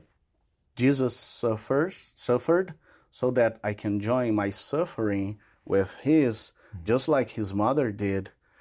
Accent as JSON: {"language": "English", "country": "Brazil", "tie": "born or raised there", "said": "during my profession of faith at the Catholic Cathedral in my hometown, the bishop of my hometown asked me to share my testimony."}